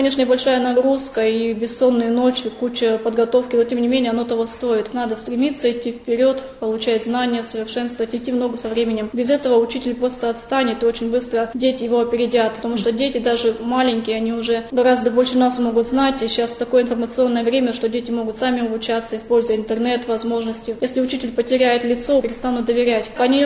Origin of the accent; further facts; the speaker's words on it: Bolshoye, Tyumen Oblast, Russia; Я родилась в Тюменской области. Я сама местная, Сладковского района, деревня Большое. Я здесь родилась, я здесь выросла, я здесь выучилась. Поэтому я здесь и осталась. Никуда я отсюда не денусь. Работаю в Тюменской области.